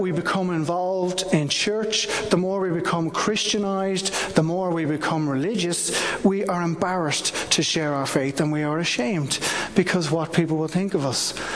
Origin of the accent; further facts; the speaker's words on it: Ireland; And I'm from Ireland.